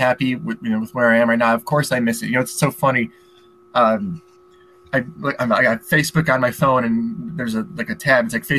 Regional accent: Illinois, United States; Again, I grew up in Illinois. I'm not like a diehard all my life Nebraska.

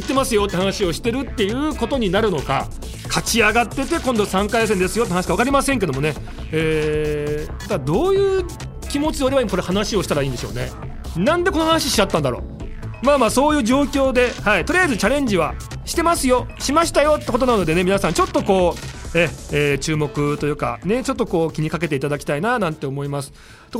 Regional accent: Nagano, Japan; 僕らね長野出身幼馴染だったんで

